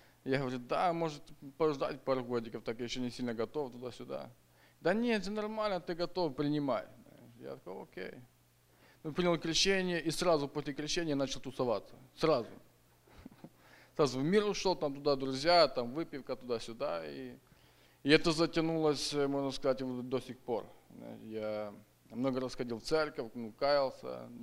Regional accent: Tacoma, Washington, United States; Russian is a second language; мне 25 лет. Я из Такомы. Тоже из пятидесятнической церкви.

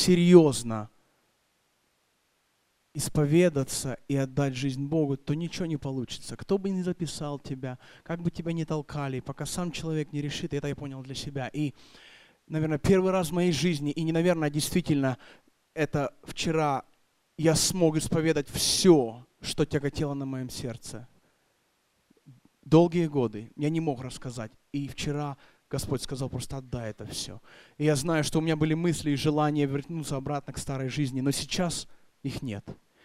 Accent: Tacoma, Washington, United States; я из Такомы.

